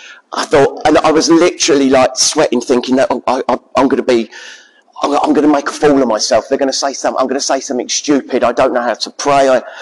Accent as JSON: {"language": "English", "town": "Luton", "region": "East of England", "country": "United Kingdom", "tie": "born or raised there", "said": "Visited a number of churches in Luton, which is my hometown, and I always felt nervous going into the churches."}